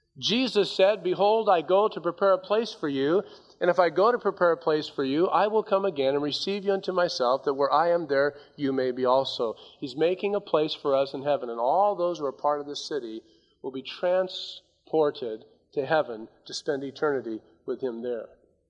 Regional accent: United States; And I'm glad I'm an American. I'm always proud to come back to the United States. And I thank God that I am an American, and I thank God for this country.

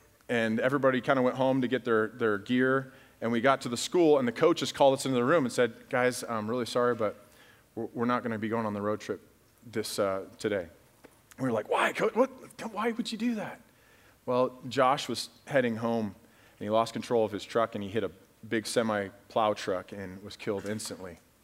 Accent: Alaska, United States; I grew up in Alaska.

